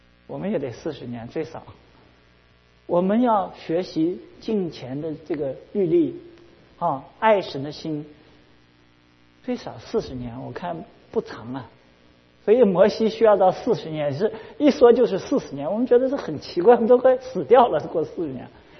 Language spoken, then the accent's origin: Chinese; China; 我们中国人不是就是老是就是说那个就是这个列强来强就是强暴我们中国